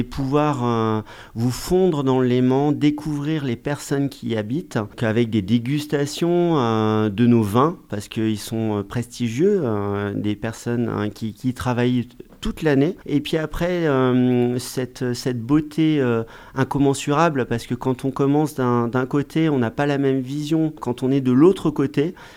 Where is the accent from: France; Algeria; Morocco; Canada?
France; Auvergne-Rhône-Alpes; Alors bien sûr, chez nous, dans le Chablais aussi, on a des très bons vignerons.